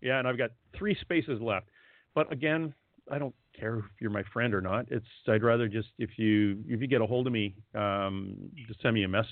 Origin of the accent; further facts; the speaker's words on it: Canada; which is hard for me to say because I'm Canadian and we say Z.